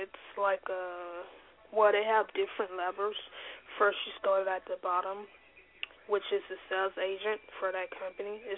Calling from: Orlando, Florida, United States; I'm calling from Orlando, Florida.

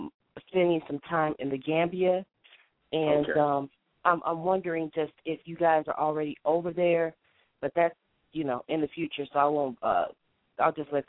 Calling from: Michigan, United States; also born or lived in Chicago; I'm calling from Michigan. I used to live in Chicago. That's where 773 comes from.

